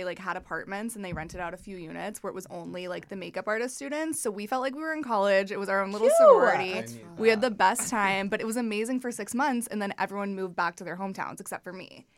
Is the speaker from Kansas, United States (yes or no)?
no; Missouri, United States; moved away as an adult; I'm from Missouri, Midwest